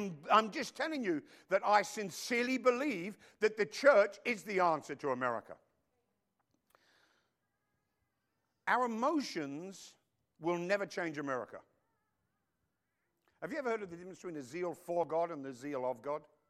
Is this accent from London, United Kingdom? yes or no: yes; London, United Kingdom; now in United States; I grew up in London, as you all know.